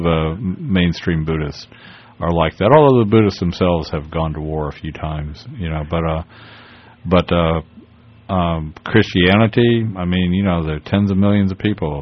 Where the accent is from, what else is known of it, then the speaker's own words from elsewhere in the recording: Miami, Florida, United States; or I'm from Miami